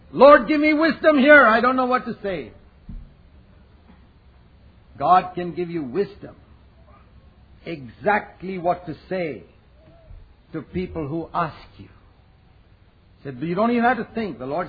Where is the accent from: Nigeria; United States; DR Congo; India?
India; I come from India where I've seen mission work across the country of all denominations.